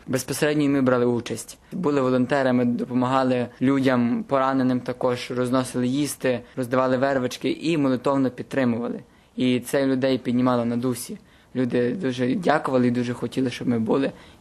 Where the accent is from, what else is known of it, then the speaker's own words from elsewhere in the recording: Galicia, Ukraine; В самій більшості ми є родом з Галичини.